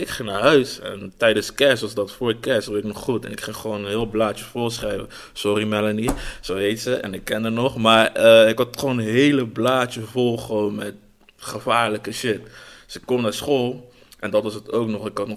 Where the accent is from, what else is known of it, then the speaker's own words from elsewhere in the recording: Rotterdam, South Holland, Netherlands; also born or lived in Den Bosch; 24 jaar nu. Rotterdam, daar kom ik vandaan. Geboren in Den Bosch helaas.